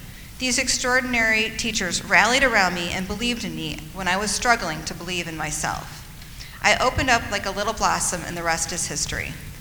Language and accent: English; Brecksville, Ohio, United States; English is a second language; I grew up in Brecksville, and I graduated from the high school in 2000.